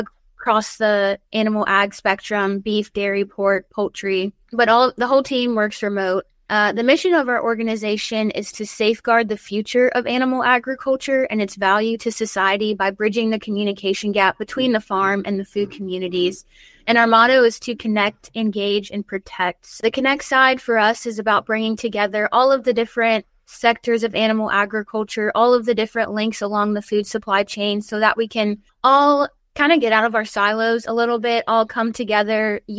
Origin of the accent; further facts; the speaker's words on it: Maryland, United States; So I grew up in Maryland. So it was my home college.